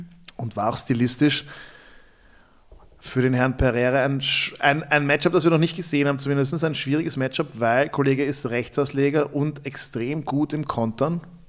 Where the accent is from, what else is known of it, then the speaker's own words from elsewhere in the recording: Austria; Als Österreicher